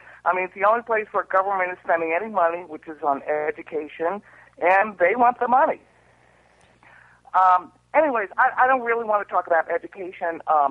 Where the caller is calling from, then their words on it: Los Angeles, California, United States; I'm calling from Los Angeles.